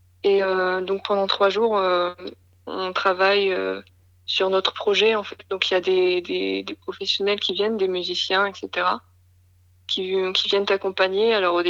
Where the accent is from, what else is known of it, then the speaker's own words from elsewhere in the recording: Lille, Hauts-de-France, France; Je suis originaire de Lille.